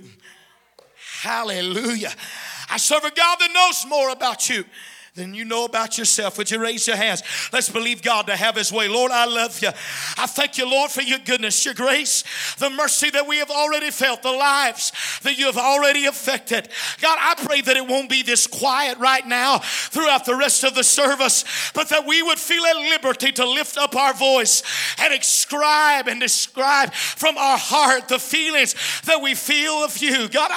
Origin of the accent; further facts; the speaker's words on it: United States; Every mission trip that I take to another country, it makes me more thankful that I'm from the United States.